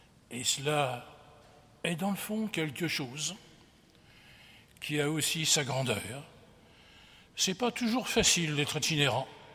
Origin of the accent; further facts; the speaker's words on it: Cambrai, Hauts-de-France, France; écoutez-moi, je suis de Cambrai.